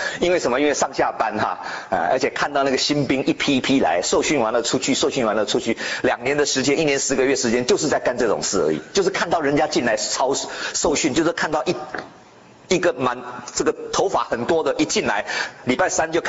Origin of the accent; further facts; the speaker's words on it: Taiwan; born there; 我说我在台湾出生。